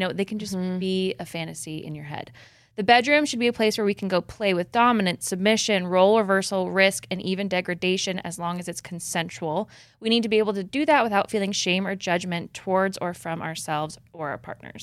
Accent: Midwest, United States; Did you like how I'm from the Midwest when I said tapping in?

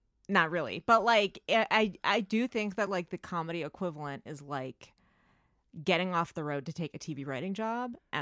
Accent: California, United States; I grew up in the East Bay, yeah.

